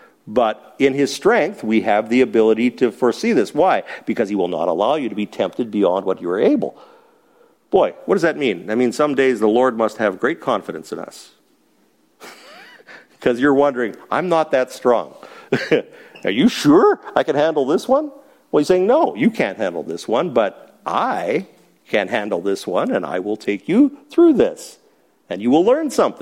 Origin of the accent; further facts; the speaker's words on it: Winnipeg, Manitoba, Canada; I come from Winnipeg. During those cold, long winters, we would sit around and grumble to each other for 7 months of the year.